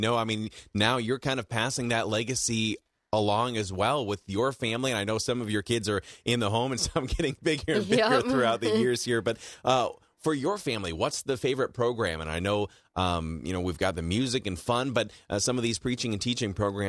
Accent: Rice Lake, Wisconsin, United States; I grew up in Rice Lake, listened to the station constantly.

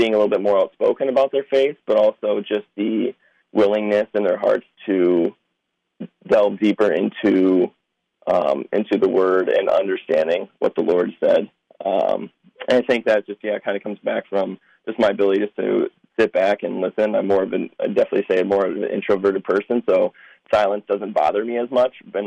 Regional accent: Minnesota, United States; I mean, growing up in Minnesota, and especially with the University of Minnesota being the only D1 university, I was born and raised a Gopher fan.

